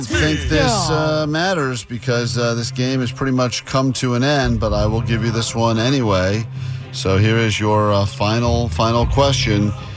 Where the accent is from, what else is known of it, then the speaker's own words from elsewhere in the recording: East Coast, United States; Growing up on the East Coast, I remember hearing a telltale of the Valley Girl speech.